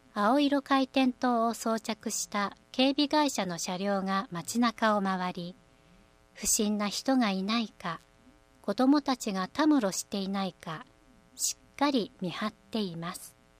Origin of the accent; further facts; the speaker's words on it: Neyagawa, Osaka, Japan; 私は生まれも育ちも寝屋川市ですが、最近は本当に町全体が明るくなったなと。